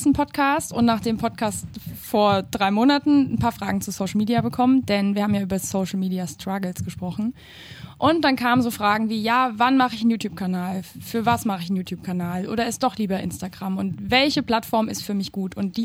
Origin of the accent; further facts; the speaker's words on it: Wuppertal, North Rhine-Westphalia, Germany; Und ich bin zu Besuch aus Wuppertal, in meiner Heimat.